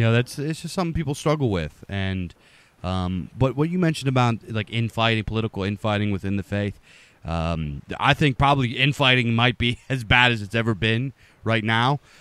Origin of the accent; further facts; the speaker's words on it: Pennsylvania, United States; It was horrible here, especially like in my hometown, and you know, here in PA, we got absolutely smashed with it.